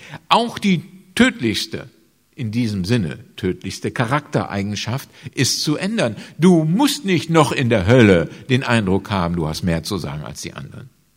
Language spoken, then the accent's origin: German; Gelsenkirchen, North Rhine-Westphalia, Germany; born there; ich bin ja in Gelsenkirchen-Horst geboren.